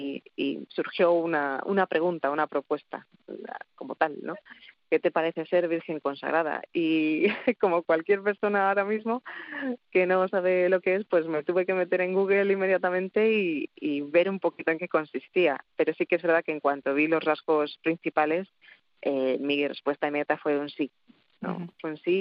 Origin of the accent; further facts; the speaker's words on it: Madrid, Community of Madrid, Spain; born there; now in Getafe, Spain; tengo 31 años, soy madrileña de nacimiento, pero getafense de adopción, por eso pertenezco a la diócesis de Getafe.